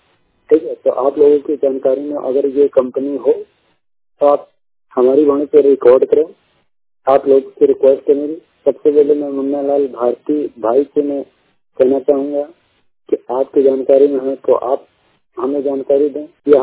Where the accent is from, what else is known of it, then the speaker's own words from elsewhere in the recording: Barabanki, Uttar Pradesh, India; मैं उत्तर प्रदेश बाराबंकी का रहने वाला हूँ।